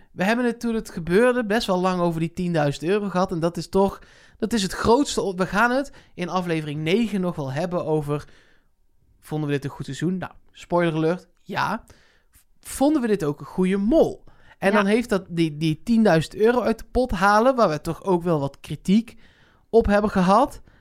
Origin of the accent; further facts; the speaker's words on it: Netherlands; Maar wij zijn Nederlanders, daar is dat doodnormaal.